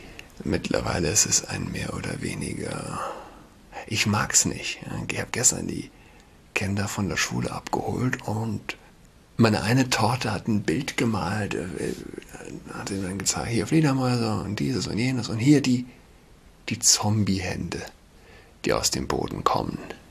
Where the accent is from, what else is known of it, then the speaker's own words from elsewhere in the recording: Saarland, Germany; now in Berlin, Germany; Ich bin Saarländer